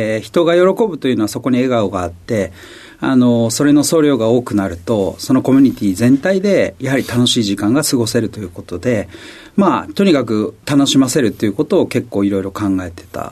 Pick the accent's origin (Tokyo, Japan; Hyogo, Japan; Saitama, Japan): Hyogo, Japan; Kobe; 兵庫県神戸市です。